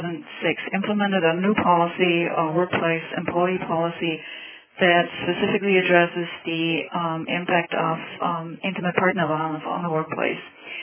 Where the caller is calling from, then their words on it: Maine, United States; I'm calling from the University of Maine.